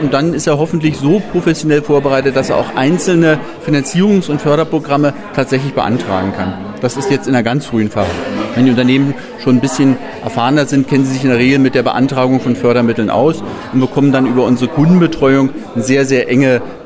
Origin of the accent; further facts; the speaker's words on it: Berlin, Germany; aber bin Berliner. Also ich kenne wirklich die gesamte Entwicklung Berlins